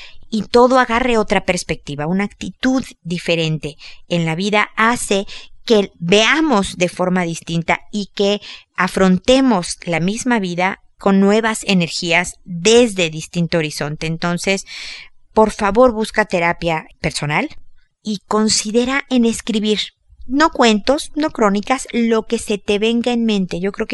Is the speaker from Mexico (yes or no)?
yes; Mexico; como decimos en, no sé si en mi tierra, México, o en mi familia, se le resbalen las cosas